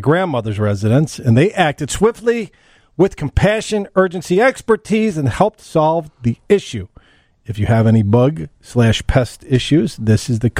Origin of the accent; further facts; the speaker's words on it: Chicago, Illinois, United States; And I'm from Chicago, right? This guy lives in Oklahoma.